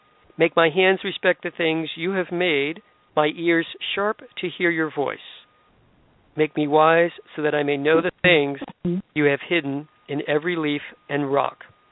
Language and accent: English; Tampa, Florida, United States; but I got an invitation from a radio station in my hometown, Tampa, Florida, to participate in a debate